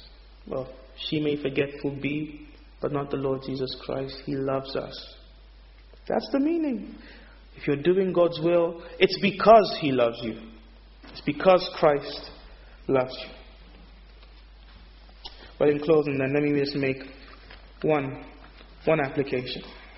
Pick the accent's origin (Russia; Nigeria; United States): Nigeria; a fellow Nigerian. I'm originally Nigerian.